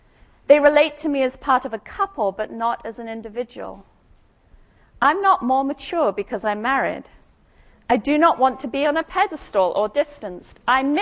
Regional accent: Scotland, United Kingdom; No, I'm not Australian, I'm from Scotland.

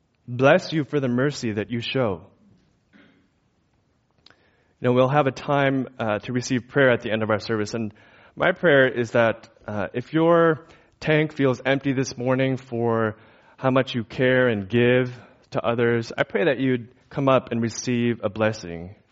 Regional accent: Chicago, Illinois, United States; I was born and raised in Chicago, just outside Chicago, and I was pretty active as a kid.

